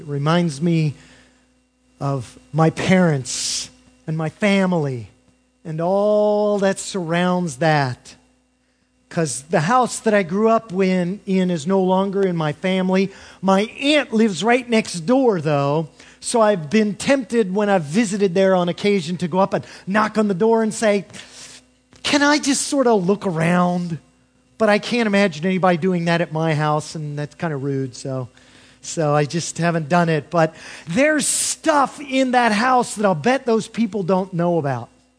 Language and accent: English; Delaware, United States; born there; I was born in Delaware, see?